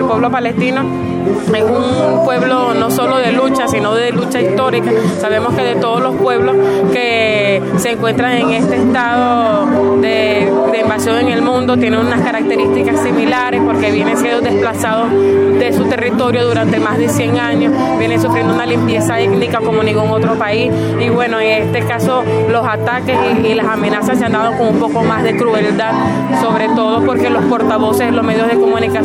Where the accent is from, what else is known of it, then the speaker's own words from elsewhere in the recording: Valencia, Carabobo, Venezuela; yo soy del sur de Valencia. Un grupo de organizaciones varias, alrededor de 20, postularon mi candidatura para el circuito 5 de Miguel Peña, de donde soy oriunda.